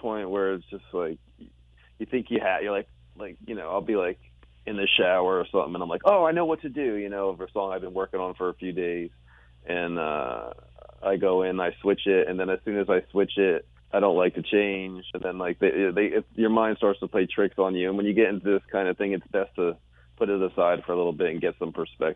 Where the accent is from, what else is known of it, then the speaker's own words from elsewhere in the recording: New Jersey, United States; You know, we grew up in Jersey